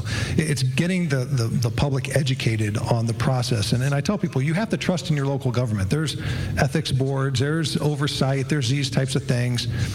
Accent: Barberton, Ohio, United States; I was born and raised in Barberton. My father was mayor back in the 80s. My uncle was a municipal judge

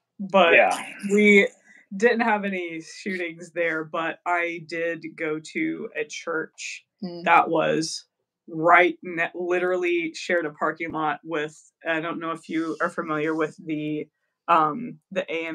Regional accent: South Carolina, United States; accent: Southern; I always will get asked where is my accent because I'm from the deep south. I'm from South Carolina

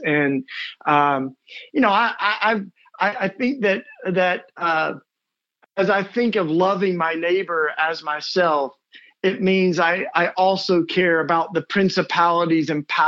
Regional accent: Tennessee, United States; growing up in East Tennessee for me gives me a little bit of patience with other folks

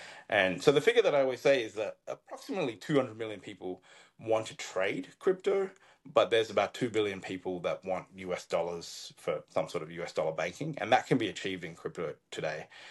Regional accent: Adelaide, South Australia, Australia; growing up in Adelaide in Australia, which is a relatively smaller city, there wasn't really tech jobs or even that many finance jobs.

